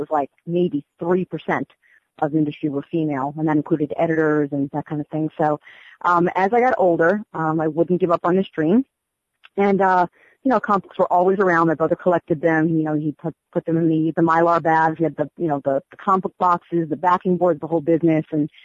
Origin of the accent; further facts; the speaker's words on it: New York City, New York, United States; growing up in New York, I had, I was very lucky because, you know, the big two at the time